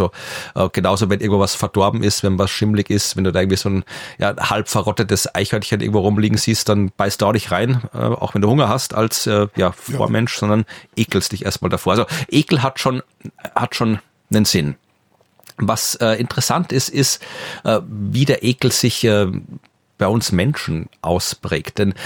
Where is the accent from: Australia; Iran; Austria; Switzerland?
Austria; Furth bei Göttweig, Lower Austria; now in Vienna, Austria; aufgewachsen bin ich aber in Furt bei Göttweig auf der nördlichen Donauseite.